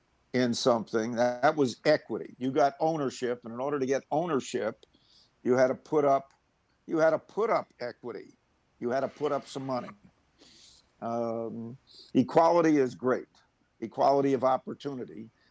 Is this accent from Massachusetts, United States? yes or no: no; Minneapolis, Minnesota, United States; now in Edina, United States; I moved to Edina from Minneapolis. One, it was changes at the time that Minneapolis was making with schools. So they were in my little district of southwest Minneapolis.